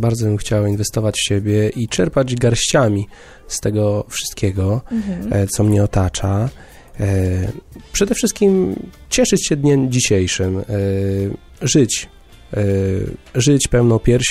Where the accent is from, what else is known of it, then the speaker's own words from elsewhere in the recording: Białystok, Podlaskie Voivodeship, Poland; now in Warsaw, Poland; bo jestem akurat z Białegostoku i czuję się białostoczaninem, mimo że już długo jestem w Warszawie, około 15 lat